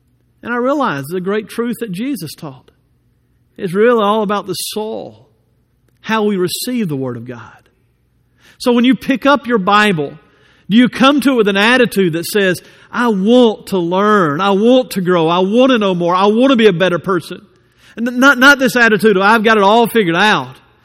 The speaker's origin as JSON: {"language": "English", "town": "Birmingham", "region": "Alabama", "country": "United States", "tie": "born or raised there", "said": "I grew up in Birmingham, Alabama."}